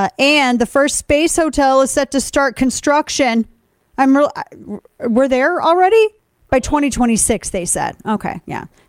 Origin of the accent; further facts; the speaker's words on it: Missouri, United States; This was from KSDK in my home state of Missouri.